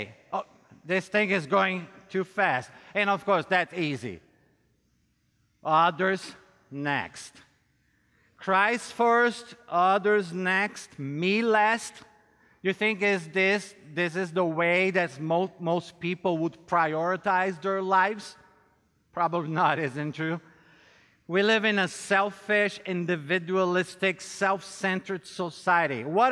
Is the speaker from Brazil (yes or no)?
yes; Brazil; English is a second language; now in United States; And like I said, I'm from Brazil and I have a slight accent.